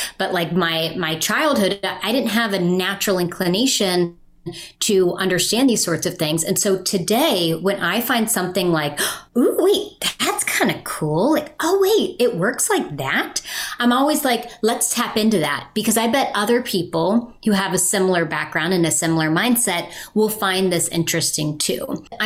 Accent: Appalachia, United States; when I come from Appalachia, I come from a region of the country that is very unique.

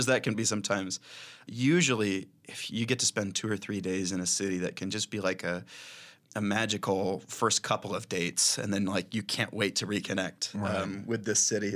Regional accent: Arkansas, United States; And especially they knew when they found out I was from Arkansas, the musicians there started being like, oh, I know these tunes from Arkansas

